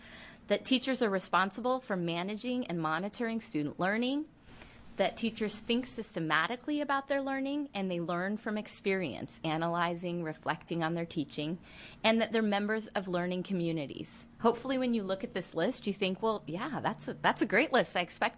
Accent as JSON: {"language": "English", "town": "Bend", "region": "Oregon", "country": "United States", "tie": "born or raised there", "said": "things we needed training in that I wouldn't have had coming from growing up in Bend."}